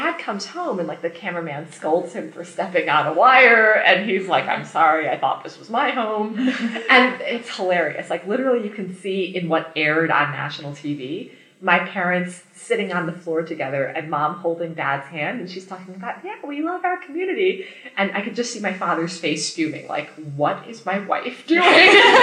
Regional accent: New York City, New York, United States; I would highly recommend for anyone visiting my hometown, New York City, to visit Ellis Island Museum.

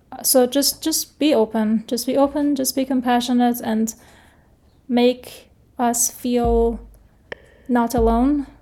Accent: Iran; now in United States; People can't comprehend the level of oppression that I experienced growing up in Iran and people continue to experience under the current Iranian regime.

